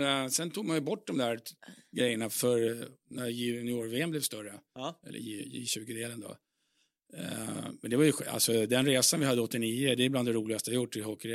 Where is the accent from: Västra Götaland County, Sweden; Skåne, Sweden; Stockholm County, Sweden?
Stockholm County, Sweden; Salem; Jag ligger hemma i pojkrummet hemma i Salem under uppehållet då, i december.